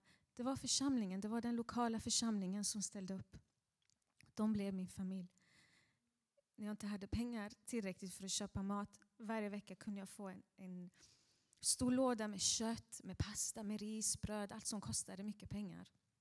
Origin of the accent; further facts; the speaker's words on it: Iran; now in Sweden; När vi flydde från Iran i Karachi, Pakistan, så fanns det ett missionärspar som talade farsi och de var assyrier.